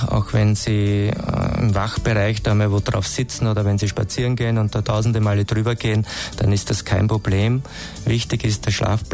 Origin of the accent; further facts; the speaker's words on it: Lower Austria, Austria; born there; ich bin aus dem Waldviertel gebürtig und da ist das noch sehr verbreitet